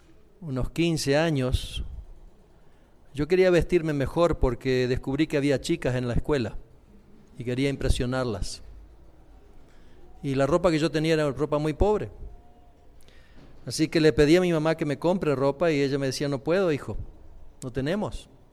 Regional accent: Argentina; Yo crecí en Argentina, una familia disfuncional.

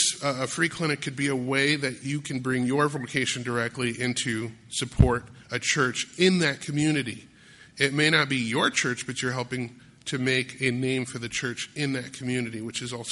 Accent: Grand Rapids, Michigan, United States; I remember growing up in Grand Rapids, Michigan, which is Christian Reformed Church Central, Dutch Christian Reformed Church Central.

